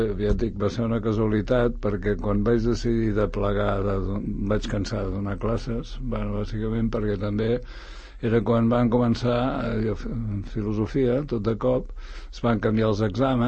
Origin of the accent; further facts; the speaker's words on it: Girona, Catalonia, Spain; vaig fer molta vida a Sant Cugat, de fet vaig venir a l'Autònoma, i vivia a Barcelona, com vaig venir de Girona